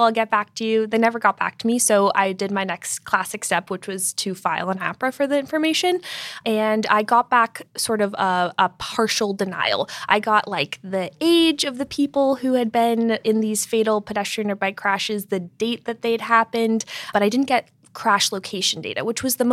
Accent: Massachusetts, United States; Like I'm from Massachusetts. I've been a reporter in Massachusetts before.

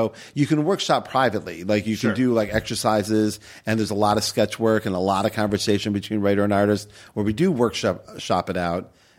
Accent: Cleveland, Ohio, United States; Yeah, I'm from Cleveland. We had lake effect wind. We had like 33 below zero.

